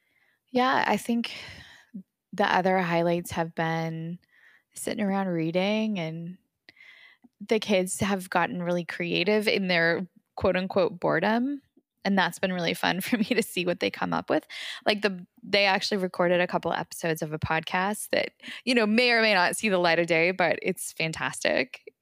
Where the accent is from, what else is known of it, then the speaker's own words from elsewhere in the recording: Redding, California, United States; my hometown is Redding, California, which was pretty severely burnt in the Carr Fire, which is one of the wildfires that's burned throughout Northern California.